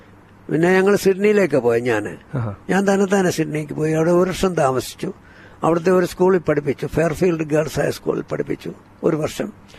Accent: Kerala, India; ആ സമയത്ത് രണ്ട് മലയാളികളാണ്, ഞാനും അദ്ദേഹം മാത്രമേ ഉള്ളൂ മലയാളി. ഞാൻ രണ്ടാമത്തെ

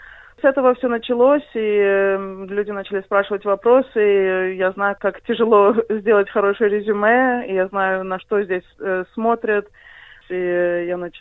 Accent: Belarus; also born or lived in United States; now in Australia; я в Австралию приехала в 2008-м. До этого я жила в Америке, я из Белоруссии сама. Из Белоруссии моя семья эмигрировала в 93-м, то есть почти сразу после развала. Я в Америке прожила примерно 14 лет

